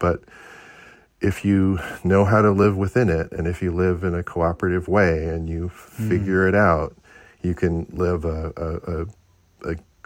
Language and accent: English; Hawaii, United States; You know, I'm from Hawaii, which is pretty green and wet